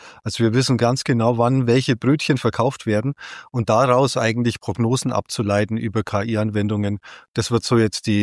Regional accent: Bavaria, Germany; heißt es bei uns in der Region Oberfranken.

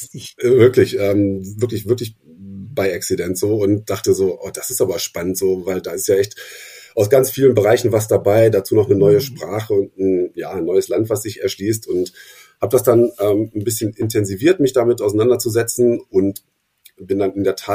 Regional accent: Hanover, Lower Saxony, Germany; ich komme aus Hannover ursprünglich

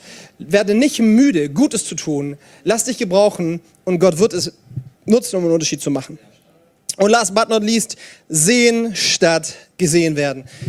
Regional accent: Ulm, Baden-Württemberg, Germany; dass ich bei uns in Ulm in die Fußgängerzone gegangen bin

